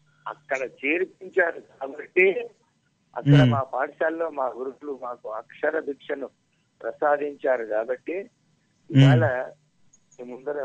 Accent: Komaraval, Andhra Pradesh, India; born there; నేను మా ప్రకాశం జిల్లా ఇద్దలూరు తాలూకా కొమరవల్ అనేటువంటి విలేజ్ లో పుట్టాను బాబు గారు.

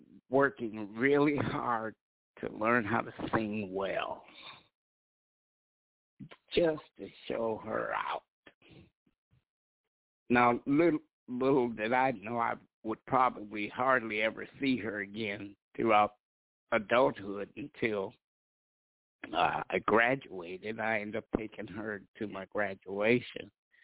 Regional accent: Detroit, Michigan, United States; also born or lived in Ann Arbor; So though I was born at St. Joe's Hospital in Ann Arbor, we went to Detroit. And that's where I lived for about 6 or 7 years.

